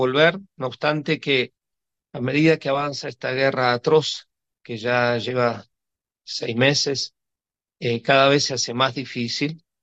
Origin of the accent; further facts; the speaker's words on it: Argentina; hasta el gobierno de mi país de origen, el gobierno argentino